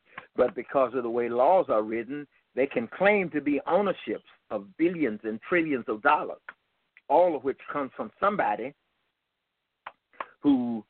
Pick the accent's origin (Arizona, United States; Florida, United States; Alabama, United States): Alabama, United States; Birmingham; A little bit of background is that I grew up in Birmingham, Alabama